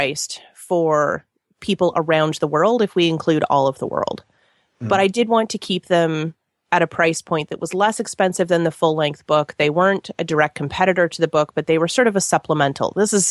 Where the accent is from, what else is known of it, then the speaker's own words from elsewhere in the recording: Canada; oh, okay, well, I'm Canadian.